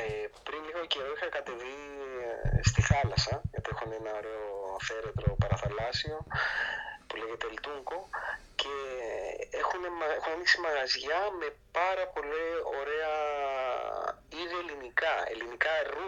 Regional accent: Athens, Attica, Greece; Εγώ γεννήθηκα στην Αθήνα, είμαι Αθηναίος.

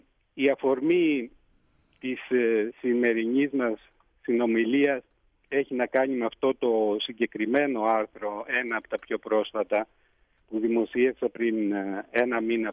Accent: Lesbos, North Aegean, Greece; πράγματι όντας ο ίδιος Έλληνας της Λέσβου και η πρόγονή μου έτσι, και έχοντας γεννηθεί και ζώντας μετά από χρόνια απουσίας πάλι στην πατρίδα μου

